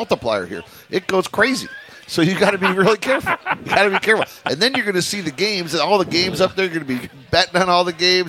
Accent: Midwest, United States; You know, I grew up in the Midwest, and I'm accustomed to days when you don't see any sunshine.

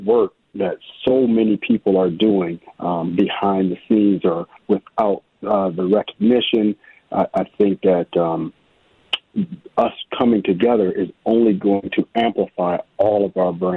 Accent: Minnesota, United States; growing up in Rondo, I saw so many great individuals and elders pour into us

